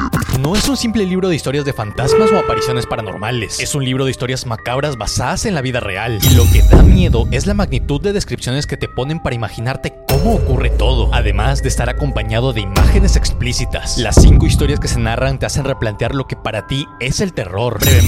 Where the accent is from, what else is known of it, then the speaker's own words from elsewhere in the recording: Piura, Peru; Tengo 23 años recién cumplidos, soy del norte del Perú, soy de Piura, he nacido el 10 de enero